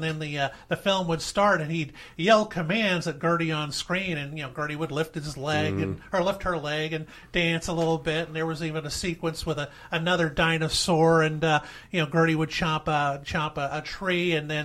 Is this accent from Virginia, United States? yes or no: no; Benton, Illinois, United States; I remember seeing it in my hometown theater, the Capitol Theater in Benton, Illinois.